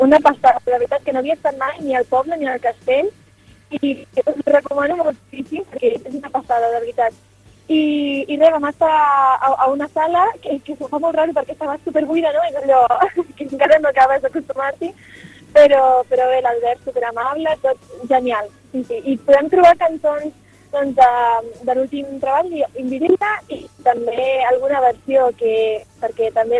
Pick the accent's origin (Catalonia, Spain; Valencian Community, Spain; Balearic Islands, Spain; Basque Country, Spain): Catalonia, Spain; Valls; Bé, doncs, soc de Valls